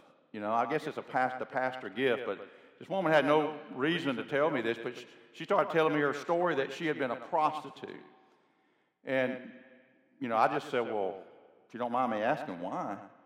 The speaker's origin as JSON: {"language": "English", "town": "Florella", "region": "Alabama", "country": "United States", "tie": "born or raised there", "said": "I was listening to a revival in Florella, Alabama, my hometown"}